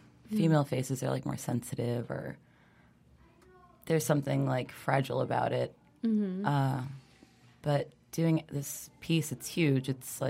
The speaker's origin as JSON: {"language": "English", "town": "Long Island", "region": "New York", "country": "United States", "tie": "born or raised there", "said": "I grew up in Long Island, and I think when I was there, it was, you have a little more time to breathe"}